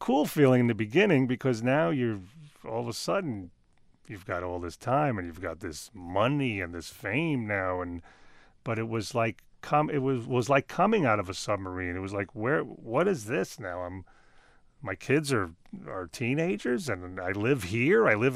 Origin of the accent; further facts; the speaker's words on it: New York, United States; I mean, I came from New York and moved here to do the show.